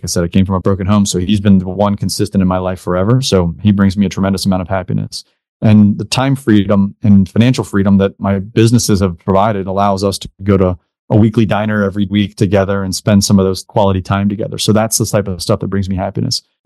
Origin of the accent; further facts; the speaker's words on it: Pennsylvania, United States; a trade school in the town that I grew up in, or the area that I grew up in Pennsylvania.